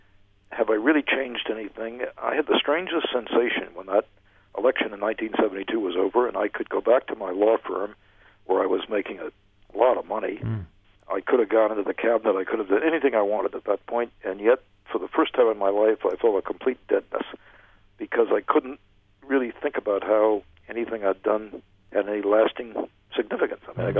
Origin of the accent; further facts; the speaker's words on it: United States; I thought I was a Christian because I grew up in America. It's a Christian country. Mm-hmm. I wasn't Jewish. I must be Christian.